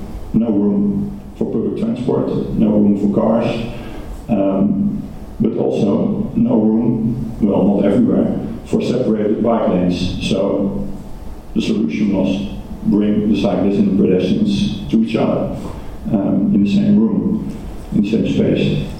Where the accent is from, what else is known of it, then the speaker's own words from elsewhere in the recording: Utrecht, Netherlands; Well, Utrecht. My hometown. This is the city center